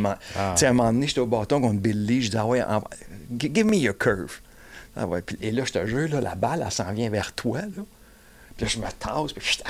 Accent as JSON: {"language": "French", "town": "Sainte-Adèle", "region": "Quebec", "country": "Canada", "tie": "born or raised there", "said": "moi, j'étais un gars du Nord, moi, Saint-Adèle, fait que c'est tout mon patelin, ça."}